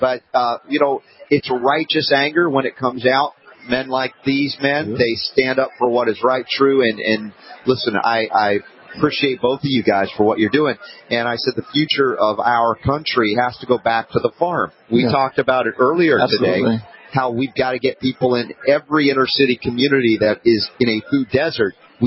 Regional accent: the South, United States; I grew up in the South. I love Southern hospitality.

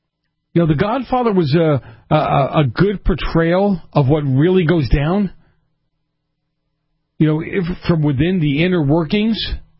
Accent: Boston, Massachusetts, United States; I grew up in Boston at a time when the mafia was very active in the north end of Boston.

